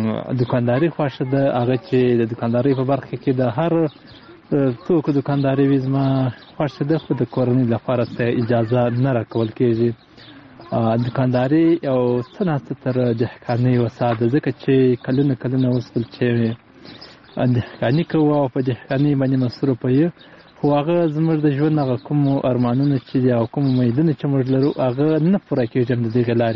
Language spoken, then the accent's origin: Pashto; Helmand, Afghanistan; د هلمند ولایت د ندلی ولسوالۍ نه